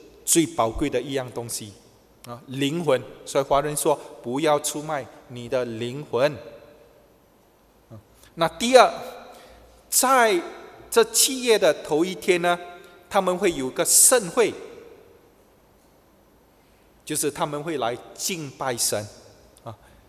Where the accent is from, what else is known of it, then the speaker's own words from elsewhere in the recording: China; 今早我们要来看一些的我们中国人的迎新年的习俗